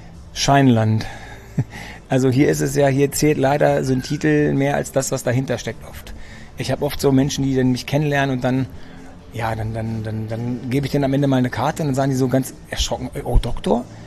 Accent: Greece; ich bin Grieche, meine Eltern kommen aus Griechenland

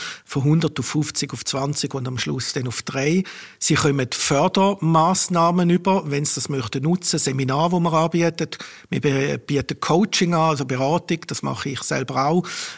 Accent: Eastern Switzerland, Switzerland; now in Münchenstein, Switzerland; Daneben wohne ich seit 30 Jahren in Basel-Land, mir gehört es nicht. Ich komme ursprünglich aus der Ostschweiz, wohne in Münchenstein

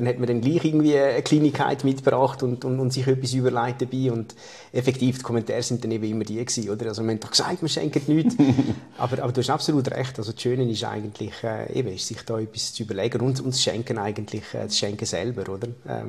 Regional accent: Fribourg, Switzerland; Ich bin ja in Fribourg geboren und aufgewachsen.

